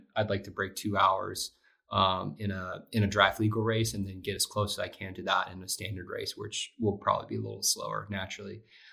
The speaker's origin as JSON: {"language": "English", "region": "Florida", "country": "United States", "tie": "born or raised there", "said": "And yeah, so I grew up in the Keys. Kind of was a water bug. Grew up spearfishing."}